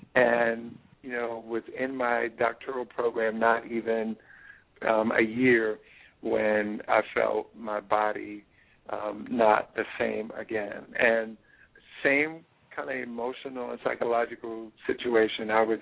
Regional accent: Ohio, United States; And I was in Ohio. That was my hometown, so it made sense for me to be treated at Ohio State by him.

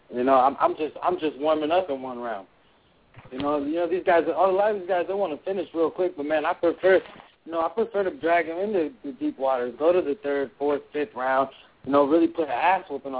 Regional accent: Concord, California, United States; I'm from Barrie, Concord, California.

